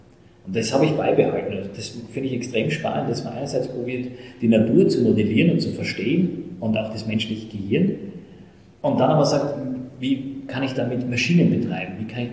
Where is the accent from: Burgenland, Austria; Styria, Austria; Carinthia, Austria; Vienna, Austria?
Styria, Austria; Laßnitzhöhe; Also ich bin in der Steiermark geboren, in Unterbrömstetten bei Graz. Bin aufgewachsen in Lassenshöhe bei Graz, bin dann dort in die Schule gegangen und dann in Graz ins Gymnasium.